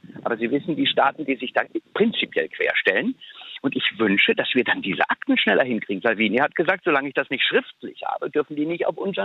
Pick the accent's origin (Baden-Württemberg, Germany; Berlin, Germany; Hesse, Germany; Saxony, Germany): Saxony, Germany; Ich komme aus Sachsen und ich weiß